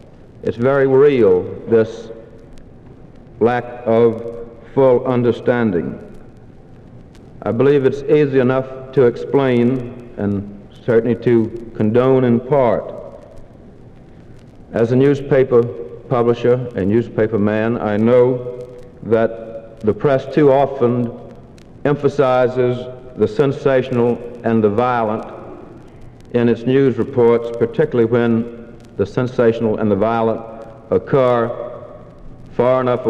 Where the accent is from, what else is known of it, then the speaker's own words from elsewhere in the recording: the South, United States; not as a Southerner, but as an American, I have been disturbed in recent years